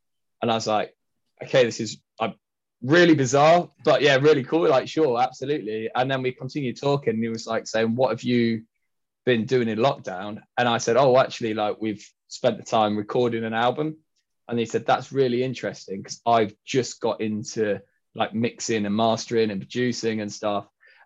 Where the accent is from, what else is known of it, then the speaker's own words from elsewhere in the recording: Derby, East Midlands, United Kingdom; Which I grew up in Derby, which is just next to Nottingham